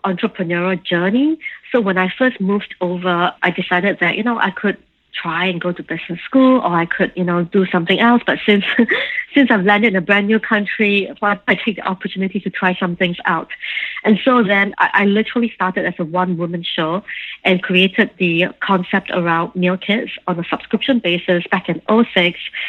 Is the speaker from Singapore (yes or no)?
yes; Singapore; moved away as an adult; also born or lived in London; now in United States; I grew up in Singapore, and when I graduated, I ended up working in London for about 8 years.